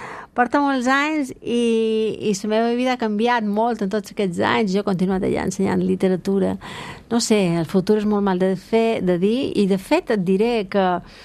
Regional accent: Balearic Islands, Spain; Jo som una mallorquina enamorada de Mallorca que considera que la seva ciutat és Palma i la seva capital és Barcelona.

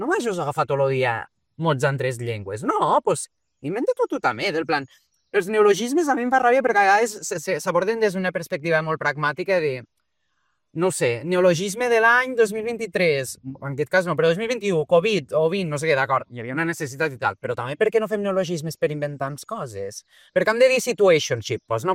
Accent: Lleida, Catalonia, Spain; jo me vaig criar a Lleida

